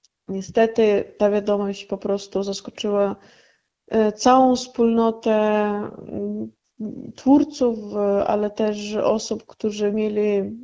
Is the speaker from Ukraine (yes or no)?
yes; Ukraine; Polish is a second language; now in Poland; gdzieś nie będę mogła coś powiedzieć po ukraińsku, gdzieś nie wspomnę o tym, że jestem z Ukrainy, ponieważ na przykład mieszkam wiele lat i już raczej osoby inne nie poznają po akcencie, że jestem skądś.